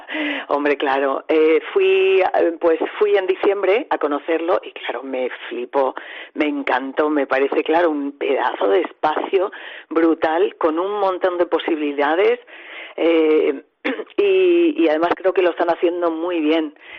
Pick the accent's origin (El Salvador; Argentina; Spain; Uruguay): Spain; Ponferrada, Castile and León; de crear este ciclo aquí, en Ponferrada, en mi tierra, ¿no? En nuestra tierra, imagino.